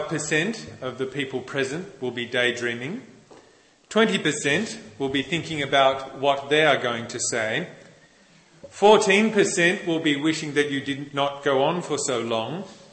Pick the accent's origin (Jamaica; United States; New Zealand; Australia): Australia; And as an Australian, I will try and speak English as best as I am able